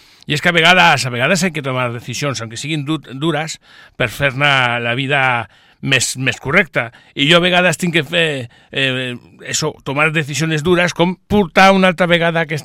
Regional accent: Catalonia, Spain; nosotros dicen a veces, hablan de los catalanes, que solo hablamos catalán, pues no, Natalia y yo somos castellano parlantes, hablamos en castellano entre nosotros

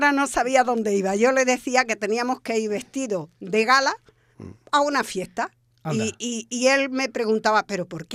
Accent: Andalusia, Spain; yo cuando llegué venía de un pueblo de Ronda

